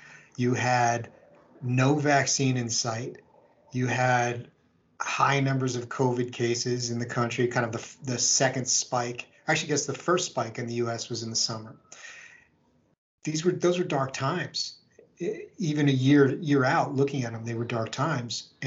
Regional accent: United States; So to me, there's a lot to be thankful for as an American.

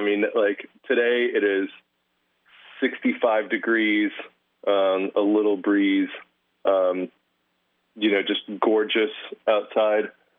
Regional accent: Texas, United States; also born or lived in Clarksville, Tennessee; But, my family, at least on my father's side, is from Texas. I was raised in Texas from 5 or 6 years old.

